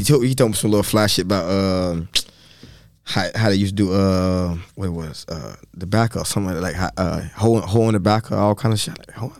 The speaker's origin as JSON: {"language": "English", "town": "Lamar", "region": "South Carolina", "country": "United States", "said": "I was like, \"I'm from Lamar.\""}